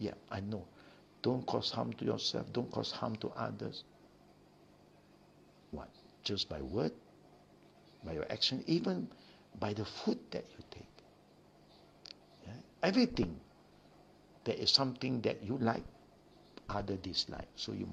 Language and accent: English; Malaysia; So, in our case as Malaysian, there is one fruit that we love so much.